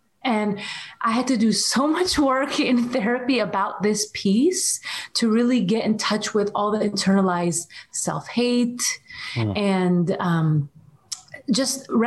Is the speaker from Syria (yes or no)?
yes; Syria; also born or lived in Saudi Arabia; That was something that was very challenging where we were growing up in Syria and in Saudi Arabia.